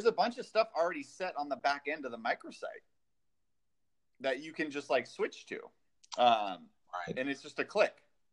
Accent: California, United States; where I'm from California. So I put the in front of everything.

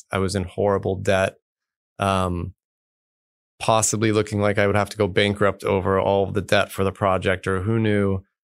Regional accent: Los Angeles, California, United States; now in Austin, United States; In Los Angeles.

